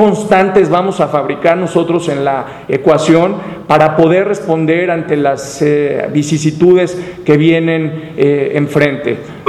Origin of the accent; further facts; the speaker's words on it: Mexico; un modelo que nos merecemos como mexicanos